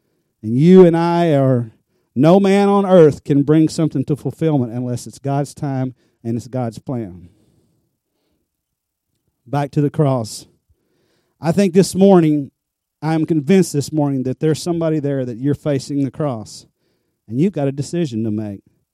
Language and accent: English; United States; And, I'm from America. I'm thinking, sure, some people aren't Christians, but, this is America.